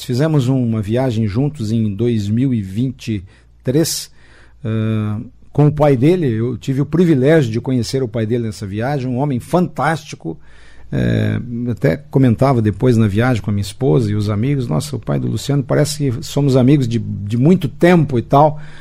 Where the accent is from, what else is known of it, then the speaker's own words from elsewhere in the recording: Lindoeste, Paraná, Brazil; Lá na minha cidade, lá em Lindo Oeste, o povo faz o que ele manda lá.